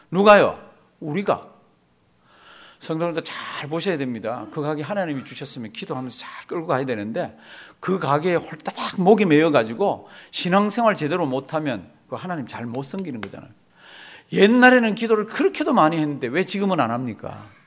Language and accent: Korean; South Korea; now in United States; 우린 다 한국에서 온 사람이잖아요.